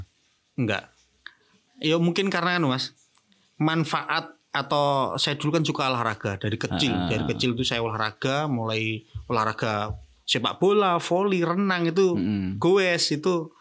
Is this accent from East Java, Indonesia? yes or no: yes; Kediri, East Java, Indonesia; Terus dari Kediri ke sini, karena di daerah saya banyak ikan